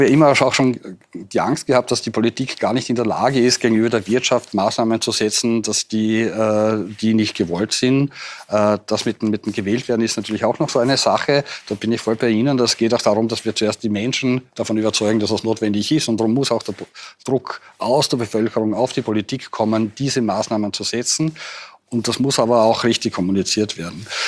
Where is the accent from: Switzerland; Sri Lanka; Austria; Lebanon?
Austria; bei uns in Österreich